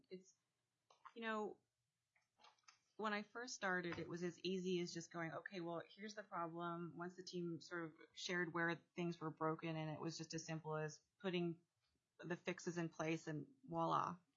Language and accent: English; Alaska, United States; I was shocked coming from Southeast to see that folks on the rail belt are paying more than 20 cents a kilowatt hour.